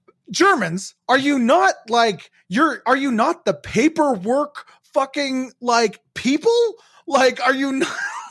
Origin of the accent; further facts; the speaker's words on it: Canada; I'm not going to take anything away from Wayne Gretzky as a Canadian.